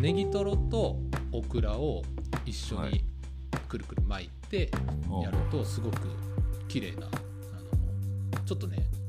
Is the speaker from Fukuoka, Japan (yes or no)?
no; Kyoto, Japan; now in Tokyo, Japan; 京都出身でして、うん、今の東京住まいというところなので、もうね、あの県っていうのがつく地域に住んだことがないですよ。もう全部都にしか住んだことがないっていう。